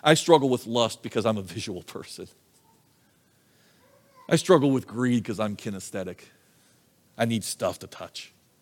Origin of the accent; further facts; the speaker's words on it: United States; I think as an American, in our kind of culture, our kind of value system